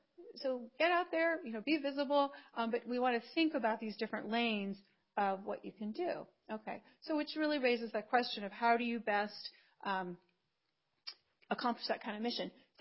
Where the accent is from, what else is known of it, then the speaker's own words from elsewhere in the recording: Chicago, Illinois, United States; Christian Legal Society in my hometown, Chicago